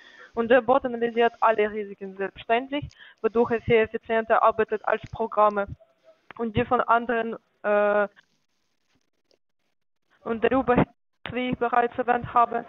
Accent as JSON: {"language": "German", "country": "Bulgaria", "second_language": "German", "said": "Ja, ich komme aus der Bulgarien, so."}